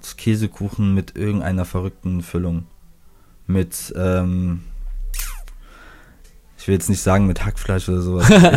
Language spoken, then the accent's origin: German; Bavaria, Germany; born there; ich bin ja aus gebürtig aus der Nähe von Augsburg, da sagt man Leberkäsesemmel.